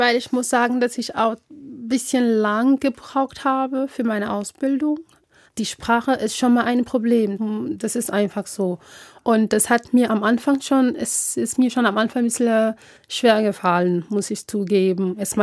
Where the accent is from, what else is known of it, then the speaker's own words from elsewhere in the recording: Togo; moved away as an adult; now in Baden-Baden, Germany; Ich habe eigentlich meine Heimat in Togo mein Abitur gemacht.